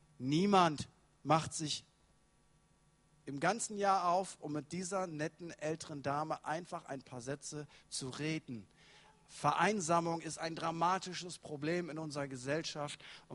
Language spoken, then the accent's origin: German; Lower Saxony, Germany; Ich bin Ostfriese. Das ist egal, wo ich bin in Deutschland. Leute machen sich darüber lustig, weil ich Ostfriese bin.